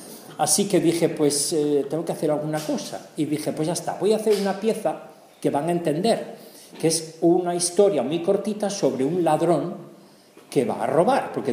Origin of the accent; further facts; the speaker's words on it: Spain; now in Germany; Digo, es que soy español.